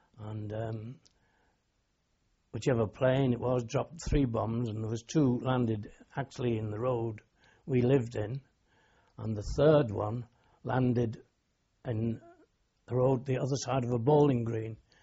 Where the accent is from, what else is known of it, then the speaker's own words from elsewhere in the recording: Port Sunlight, North West England, United Kingdom; also born or lived in Liverpool; No. When I was 9 months old, I went over to live in Port Sunlight on the Wirral.